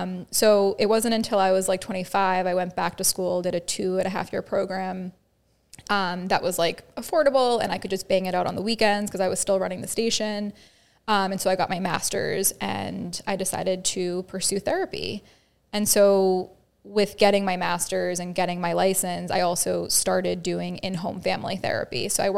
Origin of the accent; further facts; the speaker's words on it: Sharon, United States; knew my family growing up in Sharon and, you know, going through the school systems and stuff.